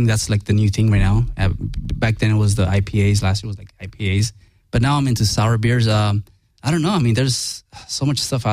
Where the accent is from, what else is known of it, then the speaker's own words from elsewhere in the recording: Whittier, California, United States; So we have a liquor store where we're from Whittier